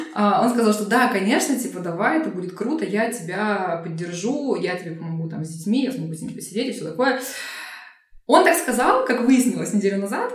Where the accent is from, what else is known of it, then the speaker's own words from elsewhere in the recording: Russia; я из России, ковид, все вместе, я с детьми, там, мне, ну, под 30.